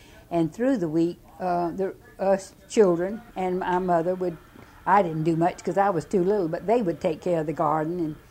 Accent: Jacksonville, Florida, United States; born there; Yes, I was born at home in Jacksonville. In December of 1916, it was on Phyllis Street.

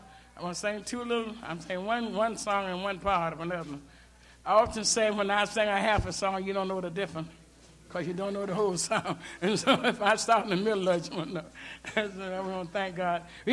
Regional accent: Georgia, United States; He's from Alabama and I'm from Georgia, and we're all right there together.

